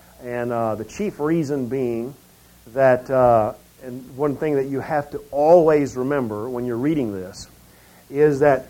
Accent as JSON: {"language": "English", "region": "Southern United States", "country": "United States", "said": "I come from the South, you know, and I don't know, we weren't horribly, affectionate that way"}